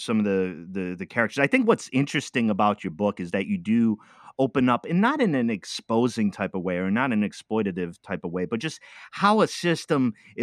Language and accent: English; East Coast, United States; also born or lived in Midwest; I mentioned I'm from the East Coast, sometime in the Midwest